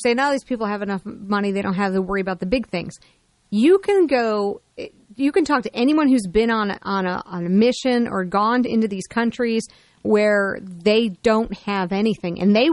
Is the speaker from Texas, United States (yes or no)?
yes; Texas, United States; I was happy to announce, being a Texan, that Texas is not the highest on the list